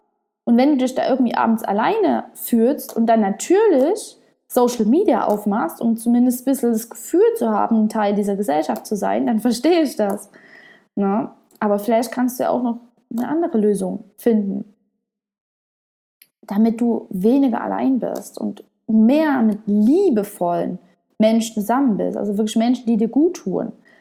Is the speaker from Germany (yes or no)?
yes; Germany; now in Spain; Ich bin ja deutsch, ich bin in Deutschland aufgewachsen, aber ich bin dann eben ganz, ganz viel gereist, lebe jetzt auch in Spanien.